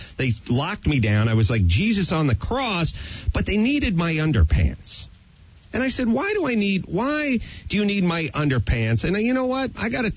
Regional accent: North Hollywood, California, United States; I grew up in North Hollywood, and everyone I grew up with in the flatlands of North Hollywood did not have braces or a retainer.

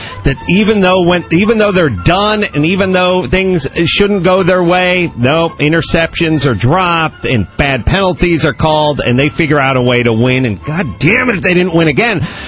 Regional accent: North Hollywood, California, United States; I have guys I've known for 30-something years who I still hang out with because I grew up here in North Hollywood.

